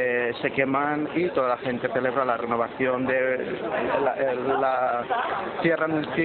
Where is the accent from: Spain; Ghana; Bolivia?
Spain; Valencia, Valencian Community; vengo de Valencia